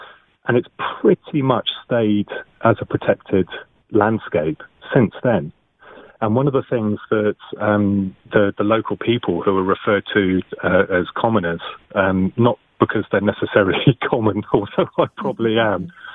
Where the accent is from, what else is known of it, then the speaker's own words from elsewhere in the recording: South East England, United Kingdom; I grew up in the New Forest, and but I haven't lived there for many years.